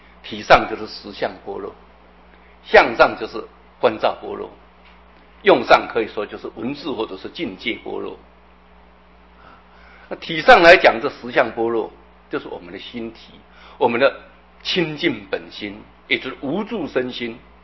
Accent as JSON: {"language": "Chinese", "country": "China", "said": "我们中国人喜欢简单，所以就把这个菩提用菩这个字，萨埵用萨这两个字"}